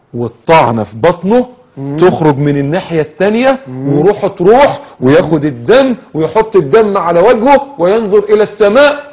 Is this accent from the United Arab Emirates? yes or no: no; Damietta, Damietta Governorate, Egypt; ماشي من دمياط مثلا، انا من دمياط